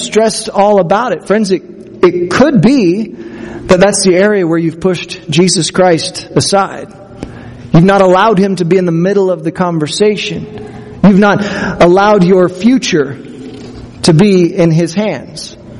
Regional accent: Midwest, United States; I grew up in the Midwest, and it seemed like we were the home team.

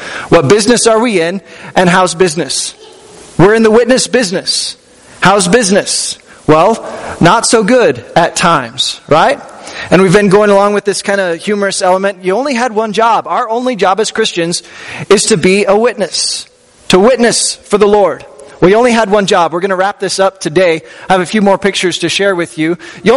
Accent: Kansas, United States; now in Colorado, United States; I grew up in Kansas, and so when I go back home now, it's good news for me to tell people I get to live in beautiful, colorful Colorado, right?

